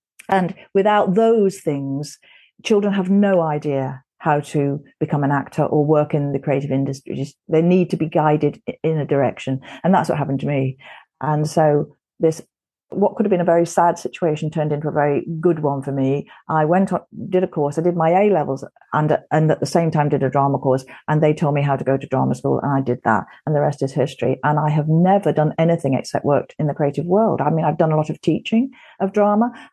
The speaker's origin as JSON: {"language": "English", "town": "Morecambe", "region": "North West England", "country": "United Kingdom", "said": "I'm from the north of England. I'm from the north. I'm from Lancashire. Morecambe was, when I was little, had lots of theatres."}